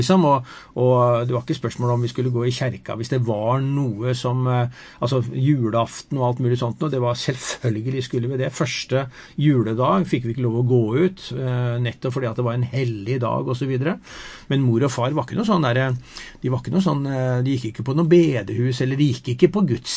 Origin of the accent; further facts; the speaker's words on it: Porsgrunn, Telemark, Norway; ikke bare i Porsgrunn og der jeg vokste opp, men i landet